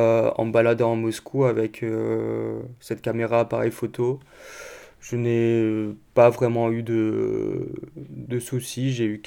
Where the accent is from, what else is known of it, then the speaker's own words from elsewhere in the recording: France; mais que moi, en tant que français, je peux encore y aller.